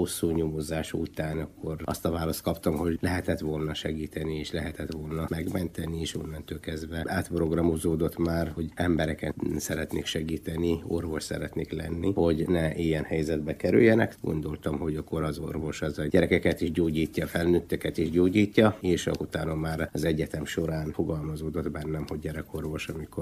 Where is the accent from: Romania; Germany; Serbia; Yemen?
Yemen; Taiz Governorate; moved away as an adult; now in Hungary; Jemenben egy kis faluban nevelkedtem. Ilyen 120 km a Jemen második legnagyobb városától fekszik. Ott szereztem meg az általános iskolai végzettségem. Ott töltöttem, utána a gimnázium már a városban, Tájzban, és az egyetem már Magyarországon.